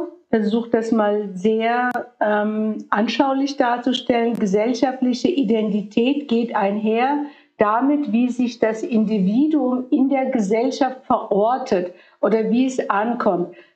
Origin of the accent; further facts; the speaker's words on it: Fulda, Hesse, Germany; also born or lived in Turkey; Also ich bin hier in Fulda aufgewachsen, bin in der Türkei geboren, in Fulda aufgewachsen